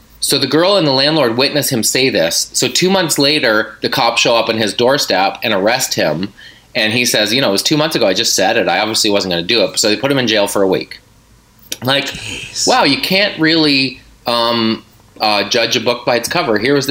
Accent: Nova Scotia, Canada; And I was like, no, I'm actually from Nova Scotia, just going home.

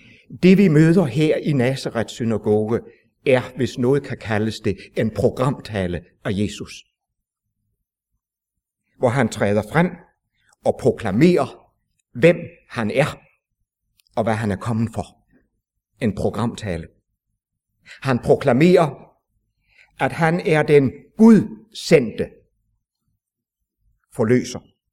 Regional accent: Region of Southern Denmark, Denmark; I Sønderjylland, der hvor jeg er vokset op, der havde vi i min drengeår en kær forkynder.

